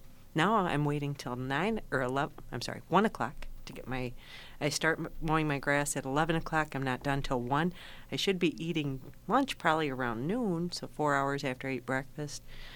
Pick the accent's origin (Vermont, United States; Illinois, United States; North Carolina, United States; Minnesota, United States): Illinois, United States; Waukegan; you know, I'm from Waukegan, and everybody says mispronounced that, too.